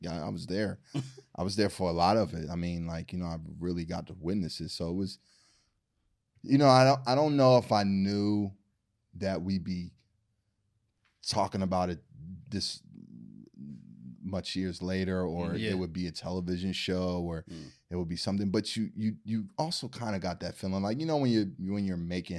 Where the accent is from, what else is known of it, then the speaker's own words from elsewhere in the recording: Philadelphia, Pennsylvania, United States; when I was growing up in Philly, we had this, we had something called the JBM, the Junior Black Mafia